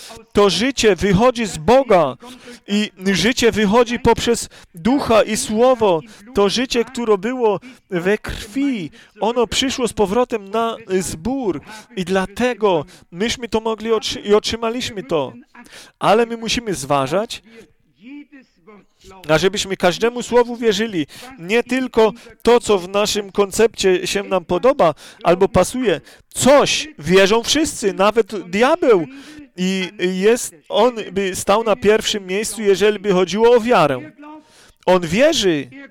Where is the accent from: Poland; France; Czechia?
France; Polish is a second language; Ja jestem Francuzem